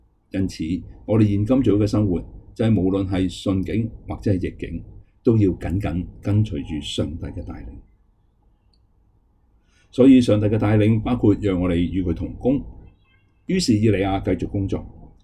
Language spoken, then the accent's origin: Chinese; Guangdong, China; accent: Cantonese; 如果广东人，我们广东话，我们就说就是他将他的稳食的架撑全部都放弃了